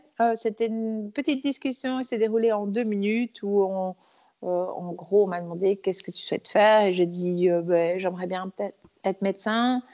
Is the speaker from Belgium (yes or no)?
yes; Belgium; Alors, je suis née donc à Bruxelles, mais j'ai grandi à la campagne. Je suis née dans un hôpital bruxellois. J'ai grandi à la campagne, au milieu des chevaux, dans la nature. Enfin, j'ai grandi pieds nus.